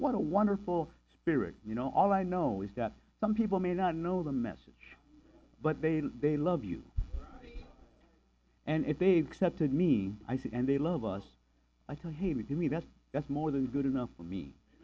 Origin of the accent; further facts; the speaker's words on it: Philippines; And some of them thought I was Mexican, but I told them, no, I'm Filipino.